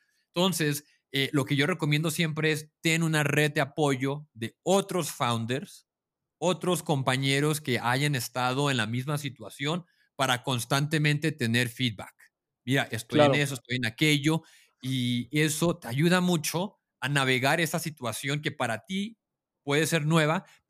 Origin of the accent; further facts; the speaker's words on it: Tijuana, Baja California, Mexico; Pues yo crecí en México, crecí en Tijuana, rodeado de todo lo que un joven puede desear, ¿no? Una familia estable, que valora la educación.